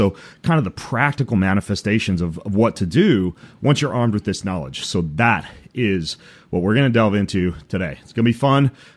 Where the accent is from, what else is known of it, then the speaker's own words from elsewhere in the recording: Idaho, United States; You know, I grew up in North Idaho, you know, playing tennis and hiking and chasing rattlesnakes